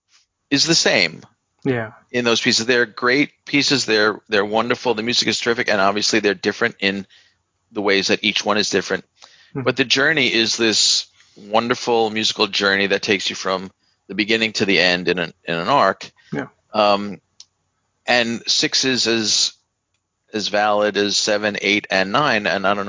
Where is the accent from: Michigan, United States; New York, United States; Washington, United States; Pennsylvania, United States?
New York, United States; I grew up in New York